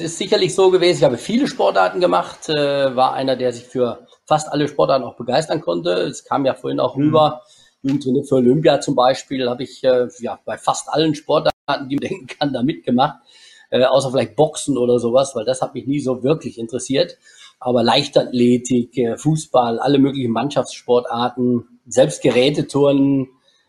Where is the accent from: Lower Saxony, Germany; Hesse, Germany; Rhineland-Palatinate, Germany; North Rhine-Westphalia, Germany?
Hesse, Germany; Schwalefeld; Ja, ich bin gebürtiger Schwalefelder und lebe auch heute noch da.